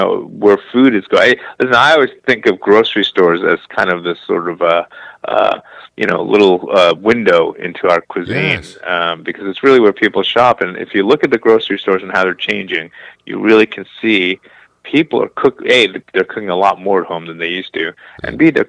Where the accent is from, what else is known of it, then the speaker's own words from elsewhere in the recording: Brooklyn, New York, United States; also born or lived in South, United States; graffiti's represents my childhood growing up in Brooklyn, New York, in a very immigrant a neighborhood that was heavy with immigrants, and I grew up eating lots of different foods